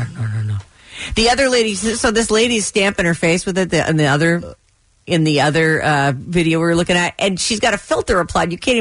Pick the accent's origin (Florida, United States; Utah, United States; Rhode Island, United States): Rhode Island, United States; Pawtucket; born there; I wasn't. I was born in Pawtucket.